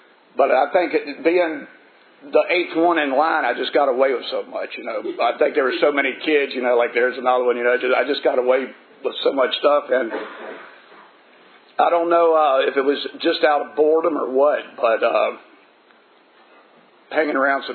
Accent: Nokesville, Virginia, United States; I was born and raised in Noakesville, Virginia. I was the second to last of nine kids.

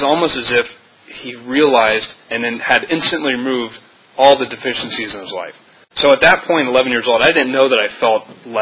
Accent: Atlanta, Georgia, United States; also born or lived in Virginia; I was born in Virginia, but I grew up in Atlanta, and I remember going out and playing.

